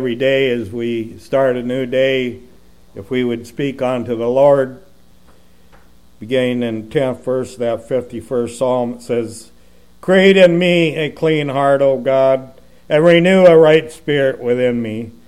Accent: Pasco, Washington, United States; I'm here during the winter time off and on, pretty much all winter. But I'm from Tri-Cities, Washington, Pasco, Washington

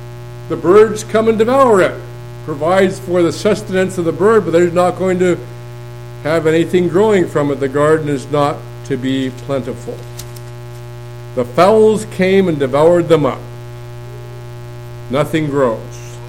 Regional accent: Pacific Northwest, United States; Growing up in the Northwest, the Himalaya blackberries can kill even trees.

